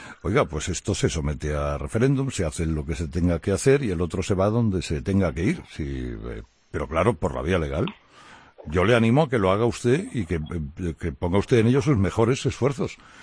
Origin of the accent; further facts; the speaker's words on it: Spain; donde está mi soberanía como pueblo español